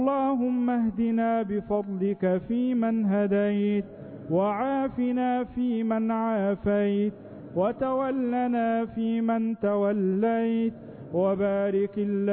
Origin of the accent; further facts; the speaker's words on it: Egypt